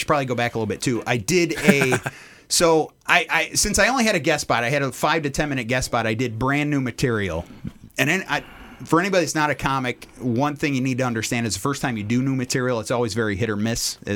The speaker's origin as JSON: {"language": "English", "town": "Lapeer", "region": "Michigan", "country": "United States", "tie": "born or raised there", "said": "But since we're in Lapeer, and it's my hometown, I didn't want to go up cold in my hometown."}